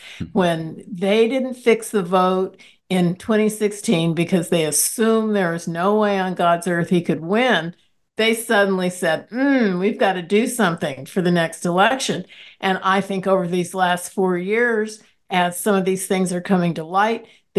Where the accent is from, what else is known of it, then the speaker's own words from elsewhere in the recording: San Diego, California, United States; I'm from San Diego, so I lived on a border town my whole life and never seen anything that's disgusting.